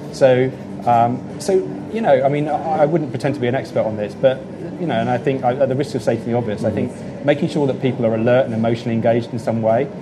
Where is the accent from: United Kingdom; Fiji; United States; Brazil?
United Kingdom; South East England; Yeah, so I grew up in Hampshire. I went to predominantly state schools. I went to the local primary school, the local non-selective comprehensive school, but then ended up in, I did my A-levels in Scotland